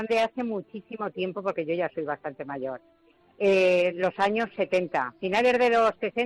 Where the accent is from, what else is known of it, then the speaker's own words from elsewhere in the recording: Almansa, Castilla-La Mancha, Spain; Yo soy de Almansa, que te sonará bastante.